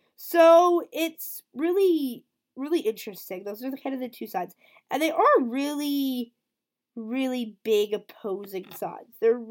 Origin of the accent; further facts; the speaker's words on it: United States; now in Canada; I live in Canada, but I am American